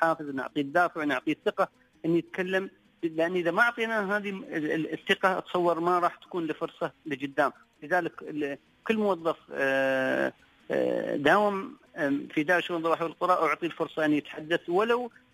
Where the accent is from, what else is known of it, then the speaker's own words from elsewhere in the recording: Sharjah, United Arab Emirates; احنا عندنا في الشارقة لوحة خاصة بالعزاء